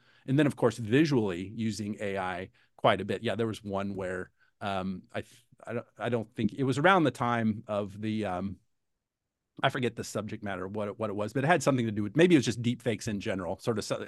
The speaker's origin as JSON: {"language": "English", "region": "Midwest", "country": "United States", "said": "that's a term that I use because I'm from the Midwest, probably."}